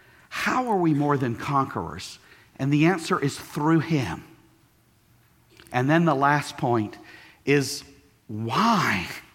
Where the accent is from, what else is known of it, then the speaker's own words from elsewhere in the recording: Mississippi, United States; also born or lived in Louisiana; I'm originally from Mississippi and Louisiana, so I like to cook a filet gumbo.